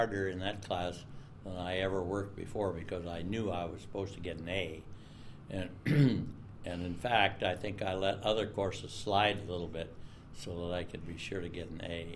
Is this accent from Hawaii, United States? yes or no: no; Lincoln, Nebraska, United States; also born or lived in Ithaca, New York; it was a long time ago that when we moved from Ithaca, New York to Lincoln, Nebraska. That was 84 years ago. Okay. And so then I grew up in Lincoln, and then I graduated from the University of Nebraska.